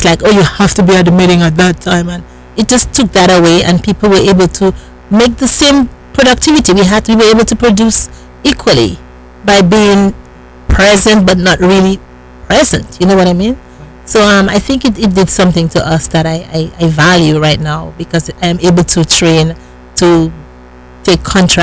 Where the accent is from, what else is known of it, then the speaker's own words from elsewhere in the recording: Dominica; also born or lived in United States Virgin Islands; now in Brevard County, United States; so in Dominica, my home country, in the Virgin Islands, St. Thomas, United States Virgin Islands